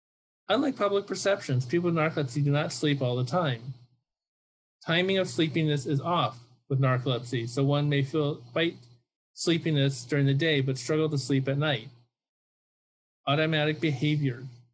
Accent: Berkeley, California, United States; Growing up in Berkeley, California, I always wanted to be a cool dad.

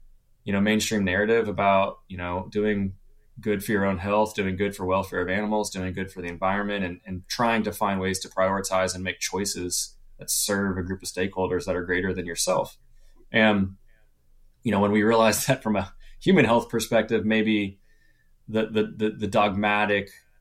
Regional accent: Austin, Texas, United States; growing up in Austin, Texas, but being adjacent to a green belt

